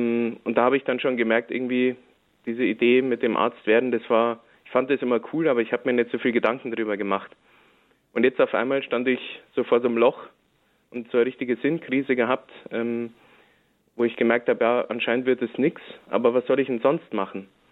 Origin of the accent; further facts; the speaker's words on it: Bavaria, Germany; Also ich komme aus Bayern, aus der Nähe von Ingolstadt und bin da zwar in einem kleinen Wallfahrtsort aufgewachsen